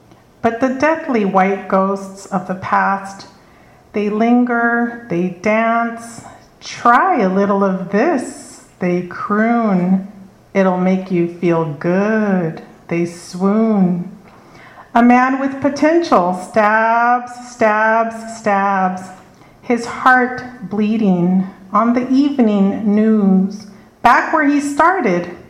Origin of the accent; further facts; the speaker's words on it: California, United States; It's back in the day, you know, I'm from California, so before I was 21, I did what everybody did